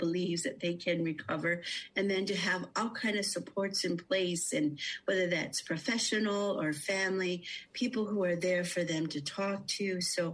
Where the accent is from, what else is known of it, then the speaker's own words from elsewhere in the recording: United States; now in Canada; I want to say CPS because I grew up in the States